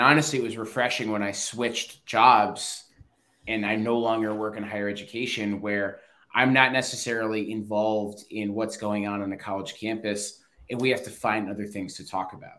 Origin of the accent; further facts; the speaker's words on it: Long Island, New York, United States; moved away as an adult; also born or lived in Pennsylvania / Virginia / North Carolina; since I moved away from Long Island in 2013, I've lived in Pennsylvania, Virginia, two different places in North Carolina now.